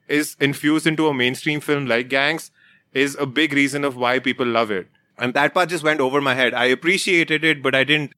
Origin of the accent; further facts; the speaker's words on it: Bihar, India; If you're my friend and we're from Bihar, I would be calling you Vidurva, a Vidurva.